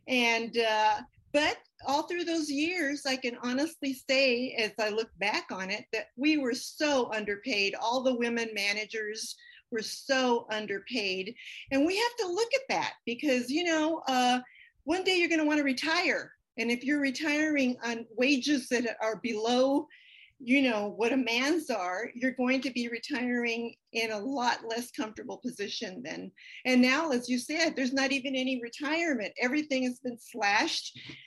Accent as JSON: {"language": "English", "town": "San Jose", "region": "California", "country": "United States", "said": "I come from San Jose, California, now known as, it was known as San Jose then, it's now Silicon Valley."}